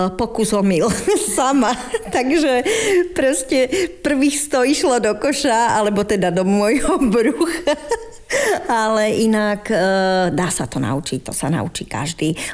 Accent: Pezinok, Bratislava Region, Slovakia; moja babička kedysi Pezinku, odkiaľ pochádzam

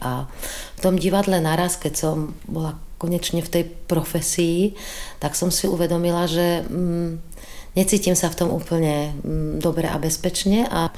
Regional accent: Bratislava, Bratislava Region, Slovakia; born there; ja som sa narodila v Československu, na Slovensku v Bratislave.

